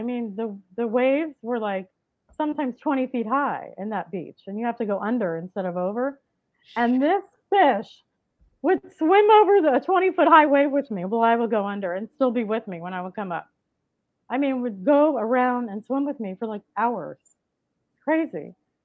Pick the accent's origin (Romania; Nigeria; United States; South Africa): United States; Florida; I decided I was moving back off the island to Florida, because I'm from Florida.